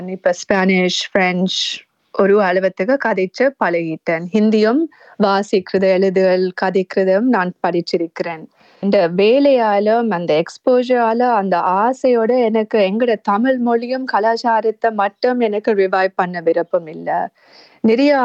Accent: United States; அதனால் நாங்கள் அமெரிக்கன் பிள்ளைகளாக வளர்ந்த மட்டும் இல்லாமல் தமிழ் பிள்ளைகளாகவும் வளர்ந்தோம்.

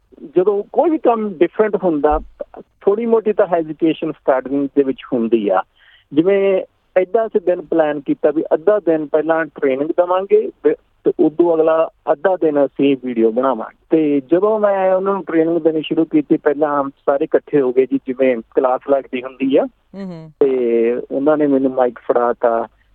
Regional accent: Siar, Punjab, India; now in Canada; ਪੰਜਾਬ ਤੋਂ ਜੀ। ਮੈਂ ਪਿੰਡ ਸਿਆੜ ਜਿਹੜਾ ਜ਼ਿਲ੍ਹਾ ਲੁਧਿਆਣੇ ਦੇ ਵਿੱਚ ਪੈਂਦਾ ਜੀ, ਉੱਥੋਂ ਦਾ ਮੈਂ ਜੰਮਪਲ ਹਾਂ।

